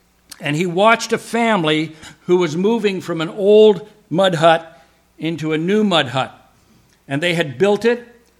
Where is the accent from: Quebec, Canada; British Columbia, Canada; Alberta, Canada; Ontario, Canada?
Quebec, Canada; Montreal; where I grew up in Montreal